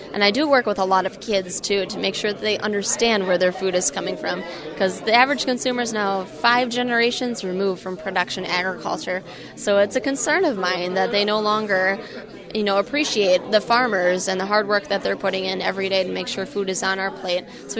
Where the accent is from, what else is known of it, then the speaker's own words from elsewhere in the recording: Lodi, Wisconsin, United States; Well, I'm from Lodi, so just north of Madison here in Wisconsin, and I grew up on my family's dairy and crop farm.